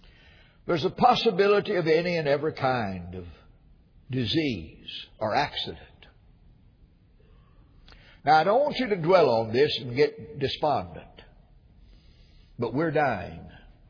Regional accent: Jackson, Tennessee, United States; born there; I know where I was born. I was born in Jackson, Tennessee, because I wanted to be near my mother.

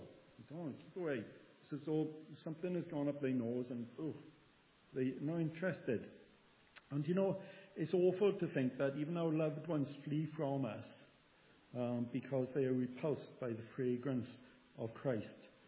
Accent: Penderyn, Wales, United Kingdom; born or raised there

